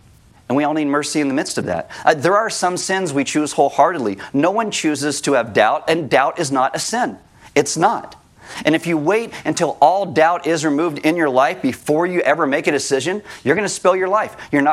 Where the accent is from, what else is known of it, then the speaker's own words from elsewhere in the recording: California, United States; I grew up in California.